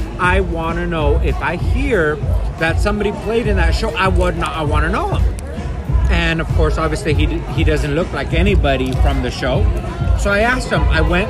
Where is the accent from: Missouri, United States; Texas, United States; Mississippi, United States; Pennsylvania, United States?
Texas, United States; No, honestly, you guys, hey, if you remember, I'm from Texas.